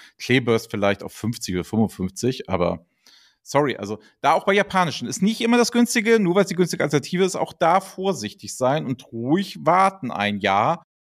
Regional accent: Hamburg, Germany; man denkt ja immer so, der ist ja Hamburger und ich bin auch Hamburger, aber es sind 1,5 Stunden da.

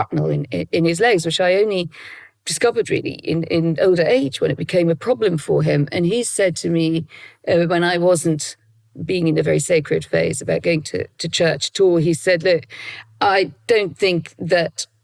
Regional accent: North East England, United Kingdom; So I grew up in, as you say, very much in a Roman Catholic world, in my education, in my household.

